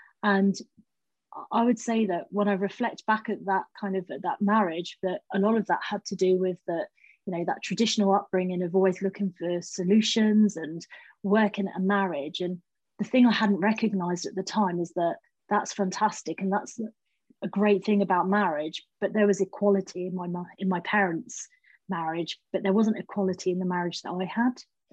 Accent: Southampton, South East England, United Kingdom; So, yeah, I was born and brought up in Southampton.

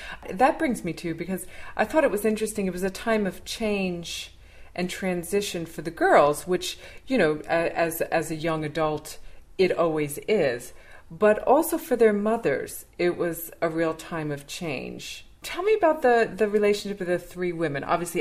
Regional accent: United States; But, you know, I'm not Scottish, so I guess it's not for, certainly not for me as an American to say.

